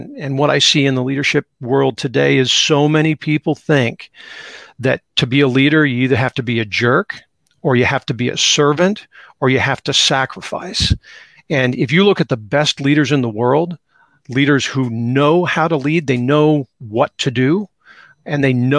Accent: Seattle, Washington, United States; when I was a teenager, growing up in Seattle, doing a lot of hiking and climbing as a Boy Scout

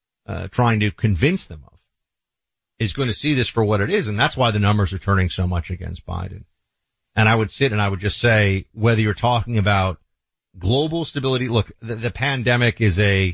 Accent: United States; And that's the part of it that I think is so disconcerting as an American.

